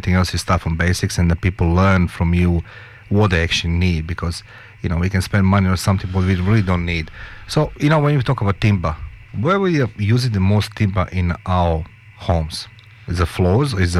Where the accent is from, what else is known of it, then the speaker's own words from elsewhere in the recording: Croatia; English is a second language; now in Australia; I come from Croatia, and I know we have a lot of timber in the homes and so on